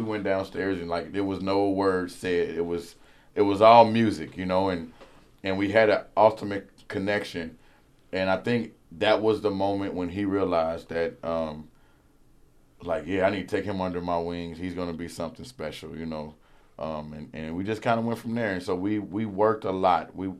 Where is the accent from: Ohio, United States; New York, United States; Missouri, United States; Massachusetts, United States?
Missouri, United States; Kansas City; So when I moved up here originally from Kansas City … introduced me to Fred.